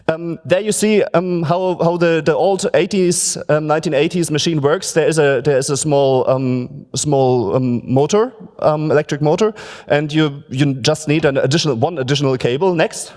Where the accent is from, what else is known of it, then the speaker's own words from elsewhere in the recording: Aachen, North Rhine-Westphalia, Germany; English is a second language; Hello everybody … from Aachen, and in our student dorm